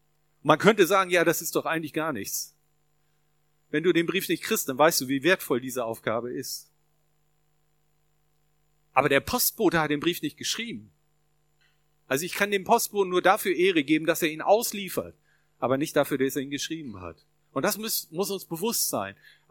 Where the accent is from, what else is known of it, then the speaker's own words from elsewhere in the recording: Northern Germany, Germany; Wir sind Norddeutsche, ich weiß, bei uns passiert sowas nicht.